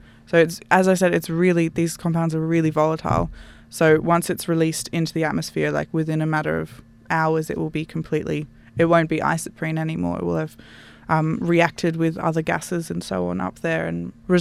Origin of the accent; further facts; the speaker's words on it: Canberra, Australian Capital Territory, Australia; I'm from Canberra originally, and when you drive down the coast, there's like, you often see them on the edge of the roads.